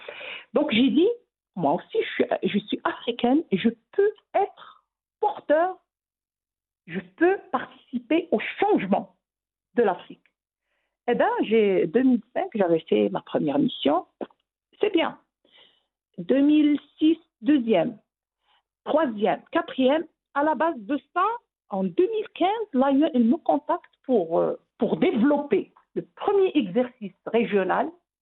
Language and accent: French; Morocco; Je suis fière de moi en tant que Marocaine.